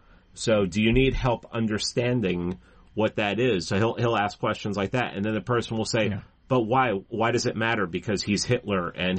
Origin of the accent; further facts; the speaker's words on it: New York City, New York, United States; Yeah, I grew up in New York City, so I've been following Trump for forever.